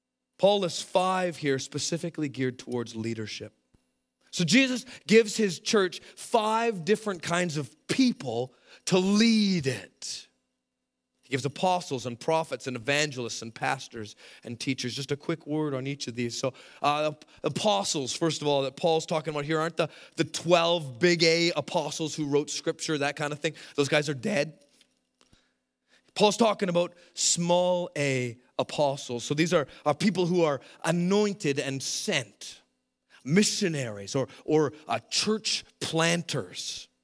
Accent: Canada; We're so Canadian, we don't like to do this.

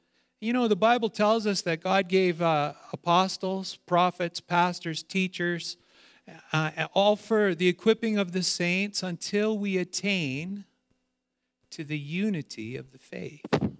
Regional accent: Kelowna, British Columbia, Canada; I started out saying I grew up in Kelowna on an orchard.

